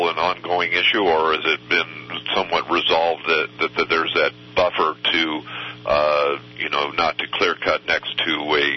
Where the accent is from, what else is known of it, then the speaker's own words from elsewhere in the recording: Eugene, Oregon, United States; Well, the whole state is near and dear to my heart because I'm from that area.